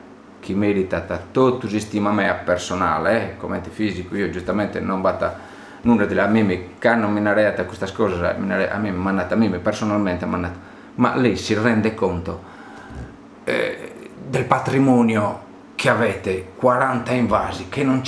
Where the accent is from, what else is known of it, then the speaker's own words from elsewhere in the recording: Rome, Lazio, Italy; ma sono romano